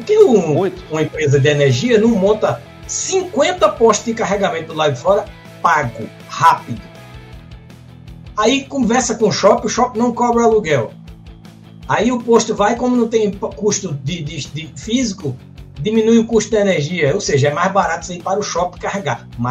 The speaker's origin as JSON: {"language": "Portuguese", "region": "Pernambuco", "country": "Brazil", "said": "Como pernambucano, é uma cidade desse tamanho de geografia, mas completamente vertical."}